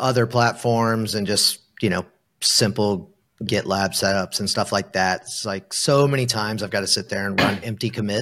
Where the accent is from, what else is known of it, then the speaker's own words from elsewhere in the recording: Georgia, United States; I'm from Southeast Georgia. I mean, we're next to one of the largest swamps in the U.S. and the Okefenokee Swamp.